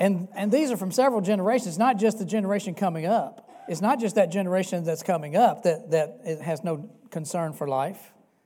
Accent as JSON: {"language": "English", "town": "Louisville", "region": "Kentucky", "country": "United States", "tie": "born or raised there", "said": "I know the community that I grew up in Southeast Louisville is that way."}